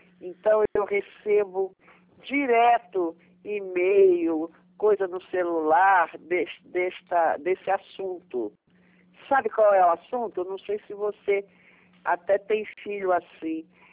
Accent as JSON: {"language": "Portuguese", "region": "Rio de Janeiro", "country": "Brazil", "lives_now": "São Paulo, Brazil", "said": "nós moramos em São Paulo há 500 anos, mas nós somos cariocas."}